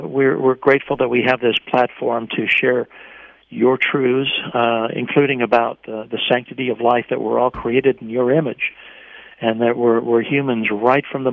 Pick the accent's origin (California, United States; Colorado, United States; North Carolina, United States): California, United States; Los Angeles; as a young man growing up in the Los Angeles area in the early 1970s, I was a young Christian